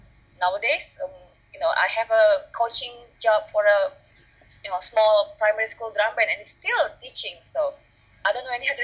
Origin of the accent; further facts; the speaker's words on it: Jakarta, Indonesia; my father is a Javanese and my mom is a Sundanese, but I grew up, I was born and raised in Jakarta, went to school all in Jakarta, so yeah, I'm a Jakarta girl.